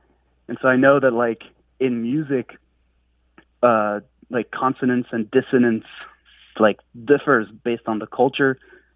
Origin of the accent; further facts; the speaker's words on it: France; first language French; English is a second language; Yes, I grew up in France. So I grew up speaking French and learned English kind of as a second language.